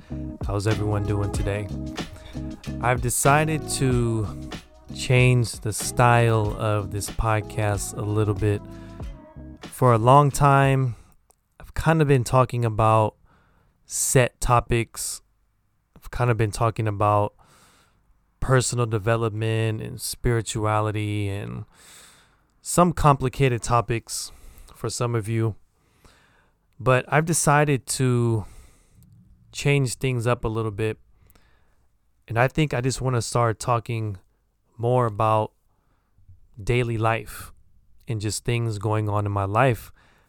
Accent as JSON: {"language": "English", "country": "United States", "accent": "American", "said": "So if you're interested in my daily life and just topics about daily life from my perspective with my American accent, I hope you stay along for the journey."}